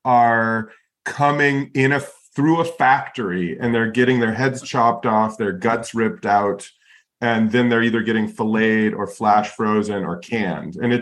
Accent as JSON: {"language": "English", "region": "Alaska", "country": "United States", "tie": "born there", "said": "the Cliff Note version, I guess, is I was born in Alaska."}